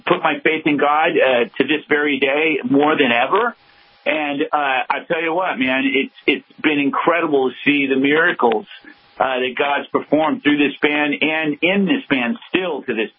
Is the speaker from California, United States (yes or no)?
yes; Hollywood, California, United States; A lot of Christian bands are raised in the church or around the church, and we weren't. We were raised in Hollywood, and we were playing clubs.